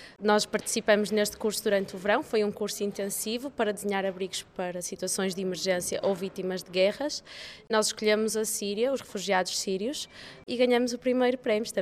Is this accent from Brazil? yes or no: no; Porto, Norte, Portugal; que sou do Porto